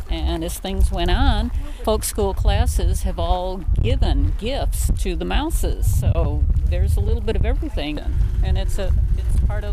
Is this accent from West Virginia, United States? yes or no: yes; West Virginia, United States; And I come from West Virginia.